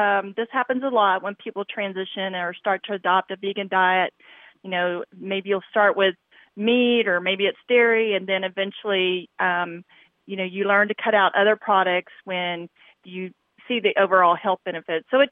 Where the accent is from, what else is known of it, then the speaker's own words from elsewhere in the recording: Dallas, Texas, United States; I grew up right here in Dallas